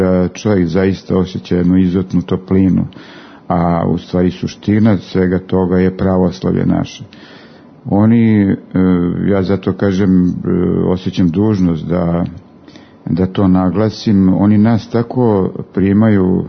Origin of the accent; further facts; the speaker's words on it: Serbia; mi smo iz Srbije